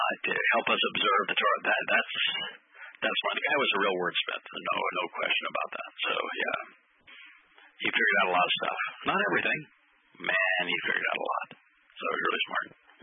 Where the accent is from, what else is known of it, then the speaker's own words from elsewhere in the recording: United States; I was very religious as a Christian. I was very patriotic as an American.